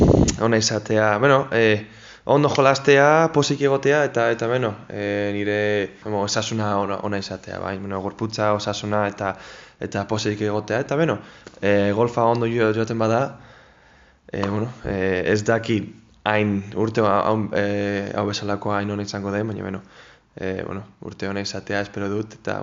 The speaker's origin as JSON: {"language": "Basque", "region": "Basque Country", "country": "Spain", "said": "bai, Euskalduna naiz, eta nire txako arro egoteko gauza bat"}